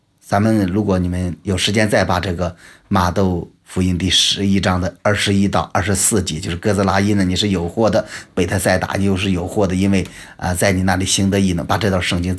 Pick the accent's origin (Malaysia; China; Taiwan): China; 咱们其实我们中国人所说的结婚要门当户对